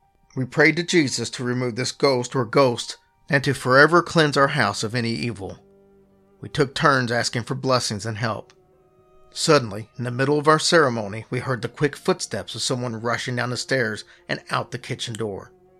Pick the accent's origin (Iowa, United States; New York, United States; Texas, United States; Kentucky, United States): Texas, United States; Tyler; now in Tombstone, United States; I'm originally from Tyler, Texas, and I've been working at Big Nose Kate's Saloon in Tombstone, Arizona for 7 months as a waitress.